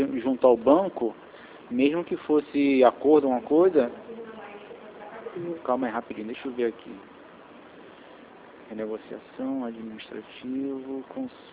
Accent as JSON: {"language": "Portuguese", "country": "Brazil", "said": "Eu sou brasileiro, não desisto não."}